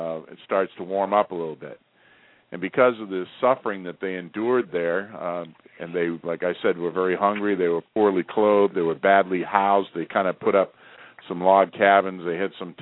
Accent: United States; that's why I always tell people I'm thoroughly American, American-made, all-American parts, and I'm not ashamed to say so.

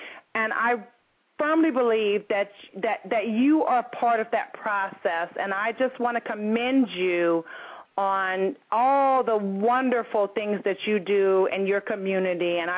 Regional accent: United States; You know, I'm an American person, you know.

